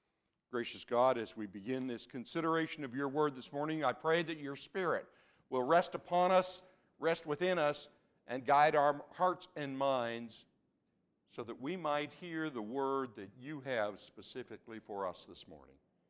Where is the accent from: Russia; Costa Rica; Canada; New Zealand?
Canada; now in United States; I have trouble with that because I'm Canadian, so yesterday was the 1st of July, which is Canada Day, so it gets me all confused.